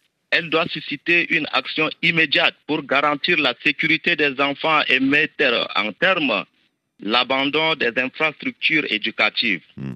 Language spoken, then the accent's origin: French; Pala, Chad; Je suis originaire de Pala. J'ai passé toute ma vie, la plupart de ma vie à Pala. De l'école primaire jusqu'en classe de terminale, j'ai obtenu mon bac à Pala.